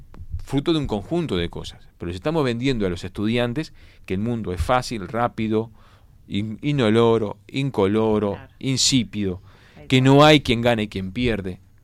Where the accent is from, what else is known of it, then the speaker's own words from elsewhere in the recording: Montevideo, Uruguay; born there; Yo soy el Cerrito de la Victoria, nací en el Cerrito.